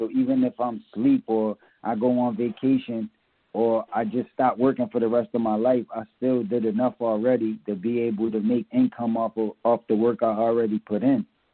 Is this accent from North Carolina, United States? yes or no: no; Philadelphia, Pennsylvania, United States; Well, Philadelphia was always strong in the culture. Always had big artists that was dope. So, me growing up in Philly, my whole childhoo